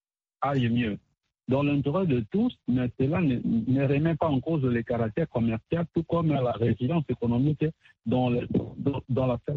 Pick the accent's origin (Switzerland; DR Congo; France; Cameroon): DR Congo; C'est tout comme chez nous, en RDC.